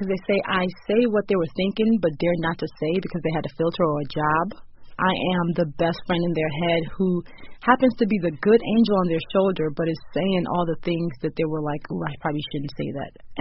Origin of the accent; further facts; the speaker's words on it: Nigeria; I happen to push past it and learn to love my culture as a Nigerian